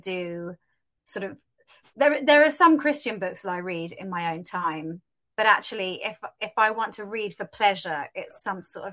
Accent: London, United Kingdom; I'm a city girl. I grew up in London.

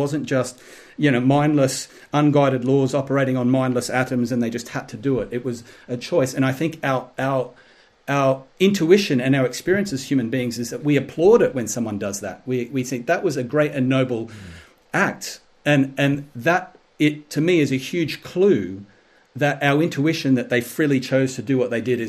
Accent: Australia; well, as intelligent as an Australian can be

